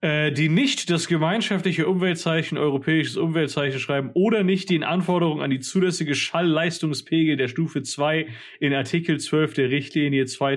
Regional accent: Spain; komme ich halt aus Spanien, wo es die ganze Nacht einfach unglaublich laut ist.

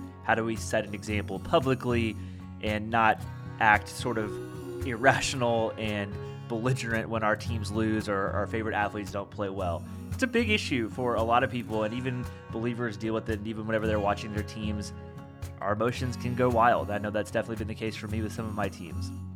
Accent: Indiana, United States; Yeah, I guess by default, I'm a Pacers fan because I'm from Indiana.

